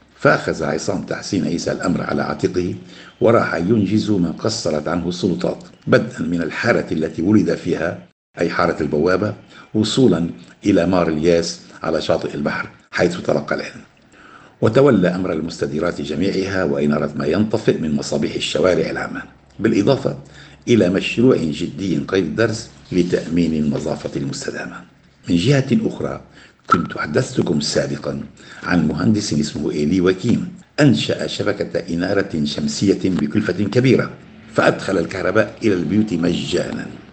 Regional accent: Tripoli, North Governorate, Lebanon; أنا أشكو الآن هم مدينتي ميناء طرابلس، وهي من البلديات الكبرى، وكانت تسمى في الماضي الأسكلة ترجمة لكلمة إسكال.

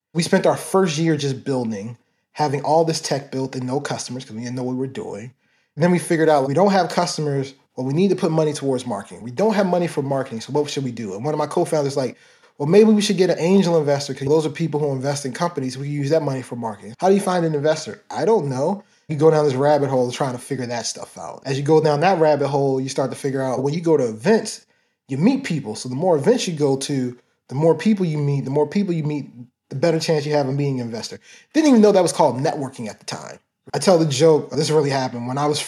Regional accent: Baltimore, Maryland, United States; I grew up in Baltimore, Maryland. Started in early parts of my childhood. I was in Baltimore City. Then my family moved out to Baltimore County.

